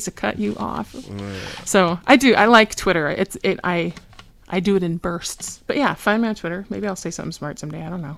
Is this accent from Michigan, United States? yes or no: yes; Royal Oak, Michigan, United States; Yeah. I grew up in Royal Oak, and I, you know, literally, I lived there before it was cool.